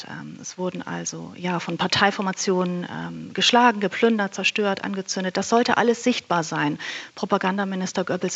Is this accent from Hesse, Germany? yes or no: no; Hamburg, Germany; als Hamburgerin